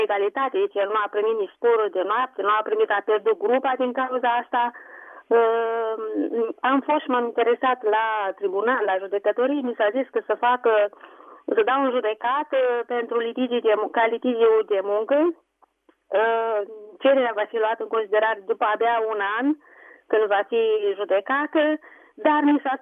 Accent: Bacău, Bacău County, Romania; Sunt reclamarea din Bacău.

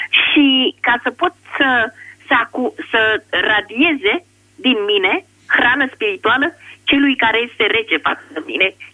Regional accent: Bucharest, Romania; sunt din București.

